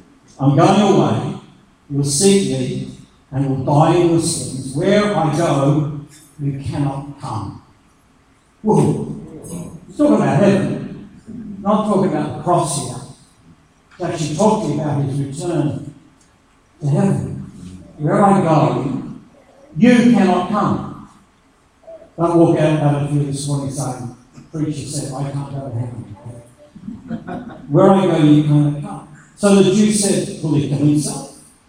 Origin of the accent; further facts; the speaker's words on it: Australia; I'm actually an Australian Catholic. I'm not a Catholic Australian. I'm an Australian Catholic.